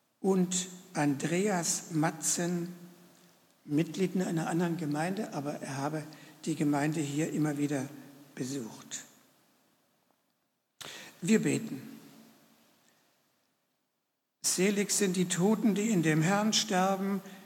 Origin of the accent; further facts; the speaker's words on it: Baden-Württemberg, Germany; Ich komme aus dem Schwabenland und ihr merkt, ich habe mich angeglichen, ja, an das Hochdeutsche.